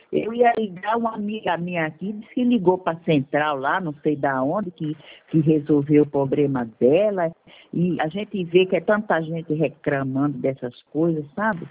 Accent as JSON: {"language": "Portuguese", "town": "Pariquera-Açu", "region": "São Paulo", "country": "Brazil", "said": "De Pariquera-Açu. A operadora é 13. 13 é o Vale do Ribeira."}